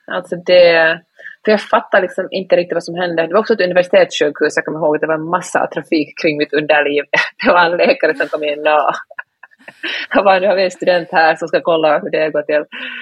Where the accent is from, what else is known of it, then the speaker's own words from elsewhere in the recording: Finland; first language Swedish; jag är ju finlandssvensk, så svenska är mitt första språk, och jag talar såklart också finska.